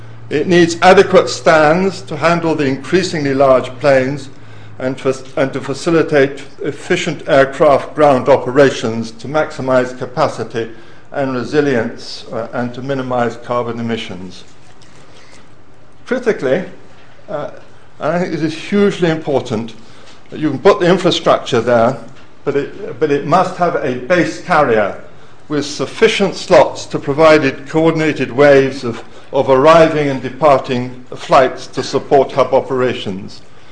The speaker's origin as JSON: {"language": "English", "region": "London", "country": "United Kingdom", "said": "So we need, I think, as a Londoner, we need an efficient hub airport"}